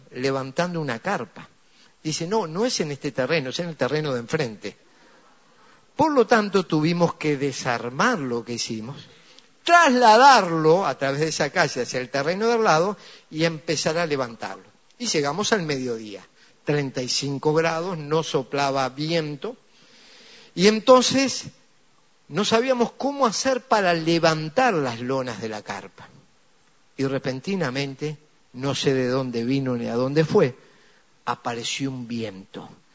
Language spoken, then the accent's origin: Spanish; Uruguay; born there; yo hablo español y me están entendiendo porque todos nacimos en Uruguay.